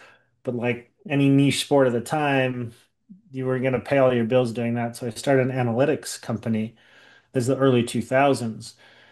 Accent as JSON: {"language": "English", "town": "Salt Lake City", "region": "Utah", "country": "United States", "tie": "born or raised there", "said": "I grew up in Salt Lake City, Utah."}